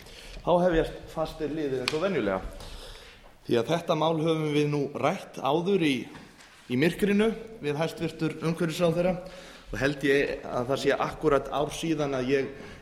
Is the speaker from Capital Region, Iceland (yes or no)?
no; Siglufjordur, Northeastern Region, Iceland; Ég vil minna það í mínum heimabæ og Siglufirði